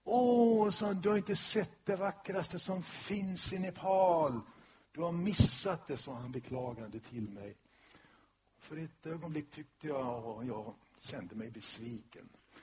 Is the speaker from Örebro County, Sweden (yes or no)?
no; Borlänge, Dalarna County, Sweden; jag vill inte skryta, men jag kommer faktiskt från Borlänge.